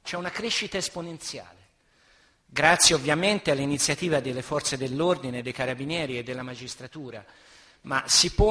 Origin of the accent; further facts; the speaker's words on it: Tuscany, Italy; Io sono un toscano